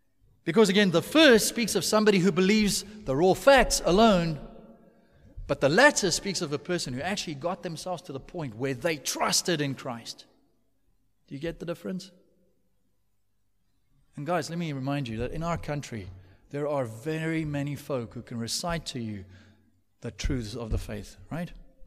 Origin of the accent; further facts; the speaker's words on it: South Africa; taken through Sunday school, all the normal, you know, steps that most of us go through if we're born and raised in South Africa.